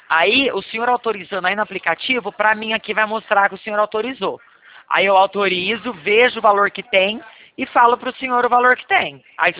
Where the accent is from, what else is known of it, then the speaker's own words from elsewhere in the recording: Bebedouro, São Paulo, Brazil; eu sou aqui de Bebedouro também, interior de São Paulo